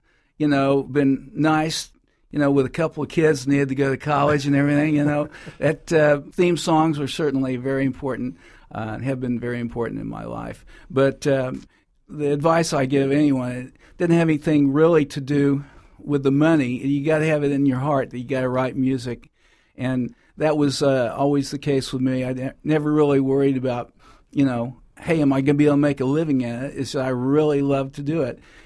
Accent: Oklahoma City, Oklahoma, United States; Well, I grew up in Oklahoma City, and I always loved music.

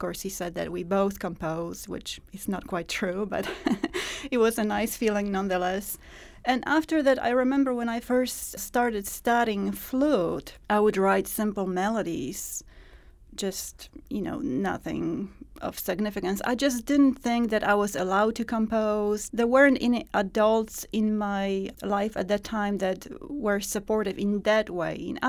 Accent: Poland; moved away as an adult; now in United States; I was born and raised in Poland. I spent the first 20 years of my life over there. I studied classical music there, music performance on flute, and came to the United States in my early 20s.

